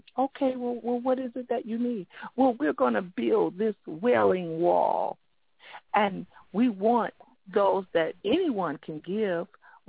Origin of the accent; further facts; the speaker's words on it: Michigan, United States; the city where I'm from Michigan. I wasn't raised in Detroit, but I was a known preacher in Detroit, a young preacher, evangelist in Detroit.